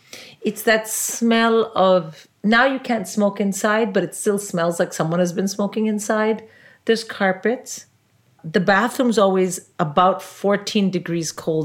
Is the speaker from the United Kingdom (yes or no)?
no; India; I didn't drink like that. I'm an Indian.